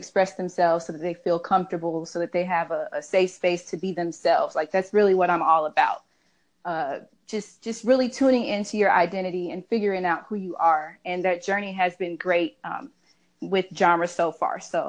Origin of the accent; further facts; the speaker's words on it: Atlanta, Georgia, United States; So I'm from Atlanta, Georgia. Go Dogs. Go Falcons.